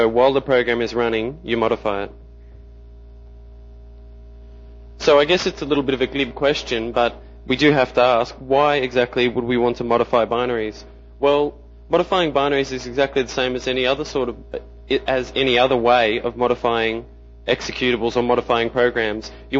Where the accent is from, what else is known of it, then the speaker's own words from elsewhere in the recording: Sydney, New South Wales, Australia; I'm from Sydney, Australia.